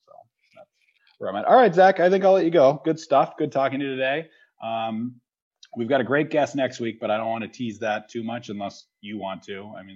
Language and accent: English; New England, United States; I grew up in New England.